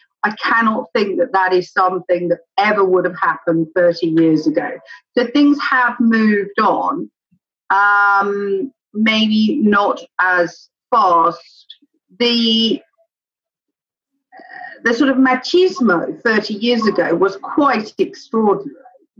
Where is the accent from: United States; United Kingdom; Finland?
United Kingdom; England; accent: English; because apparently I'd lost my English accent so much that I was talking in a very strange way in London